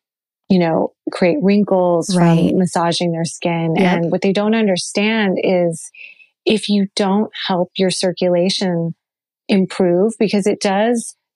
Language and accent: English; Taiwan; like I come from Taiwan.